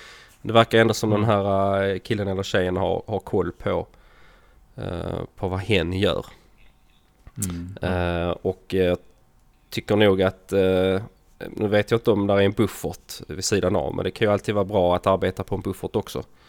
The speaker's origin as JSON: {"language": "Swedish", "region": "Skåne", "country": "Sweden", "accent": "Scanian", "said": "Jag pratar skånska."}